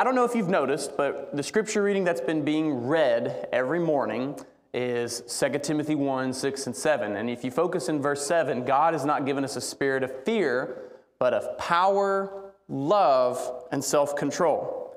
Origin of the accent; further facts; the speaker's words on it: Alabama, United States; You know, I grew up in Alabama, so it's not very likely.